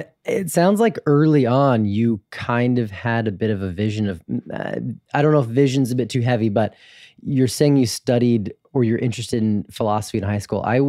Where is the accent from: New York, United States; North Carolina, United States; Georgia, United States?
Georgia, United States; Atlanta; I grew up in Atlanta, and so I was interested in, I was going to concerts.